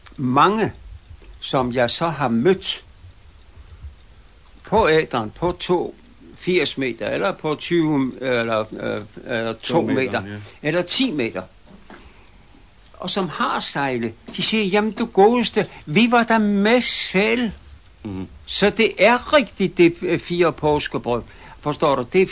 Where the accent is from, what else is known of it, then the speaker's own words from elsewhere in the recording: Copenhagen, Capital Region of Denmark, Denmark; Jeg kommer fra København.